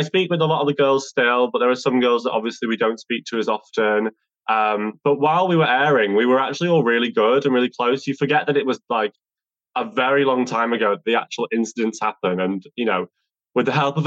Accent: Manchester, North West England, United Kingdom; I'm Mancunian, I'm Northern, I'm rough. I'm from very powerful stock.

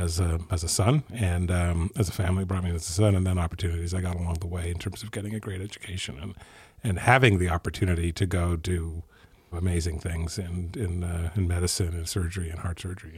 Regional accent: Ethiopia; I grew up in Ethiopia and he was the first cardiologist there.

